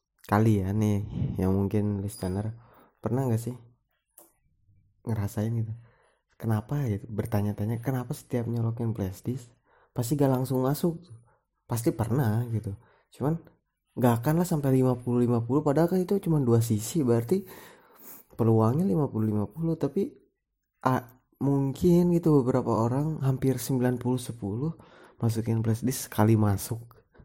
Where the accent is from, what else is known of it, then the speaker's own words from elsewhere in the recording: Bandung, West Java, Indonesia; Sebagai orang Bandung gitu